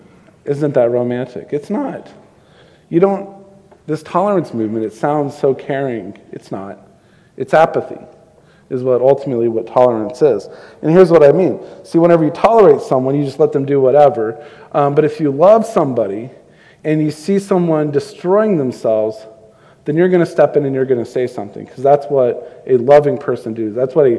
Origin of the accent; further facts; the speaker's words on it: Houston, Texas, United States; I grew up in Houston, and the whole town was underwater, it seemed like.